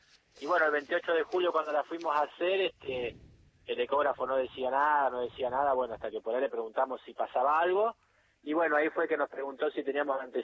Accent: Olavarría, Buenos Aires Province, Argentina; moved away as an adult; also born or lived in Coronel Suárez; now in Río Grande, Argentina; nací en Coronel Suárez, pero bueno, viví toda mi vida en Olavarría, y bueno, a los 21 años me vine para acá, para Río Grande.

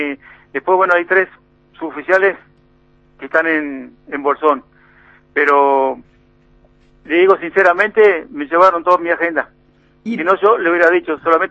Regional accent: Bariloche, Río Negro, Argentina; Y si yo conozco Bariloche, me crié en Bariloche, conozco todos los barrios, sé quién es quién.

